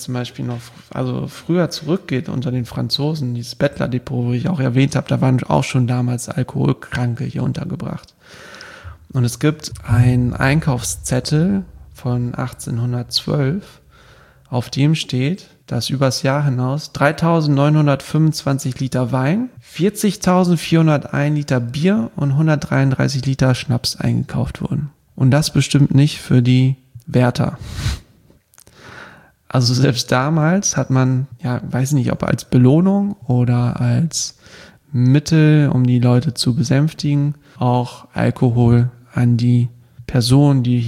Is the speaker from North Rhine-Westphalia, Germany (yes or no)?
no; Diepholz, Lower Saxony, Germany; ich komme aus Diepholz in Niedersachsen